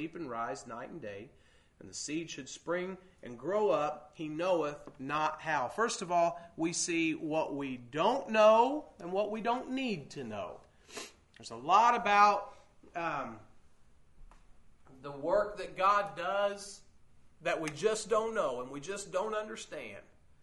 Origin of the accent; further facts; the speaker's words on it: Indiana, United States; That's one of the things that I like about where we live in Indiana. I've always enjoyed growing up in Owen County, the farms and the woods